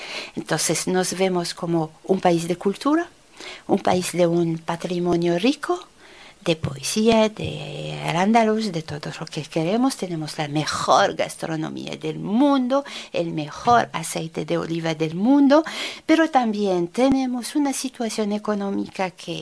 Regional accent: Spain; que nos veía como unos europeos que queremos desde España ser más europeos que los europeos.

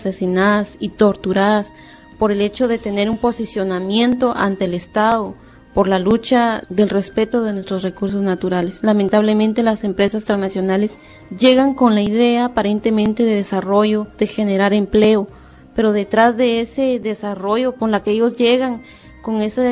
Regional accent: Guatemala; Vengo de Guatemala y que el corazón del cielo y el corazón de la tierra esté con ustedes.

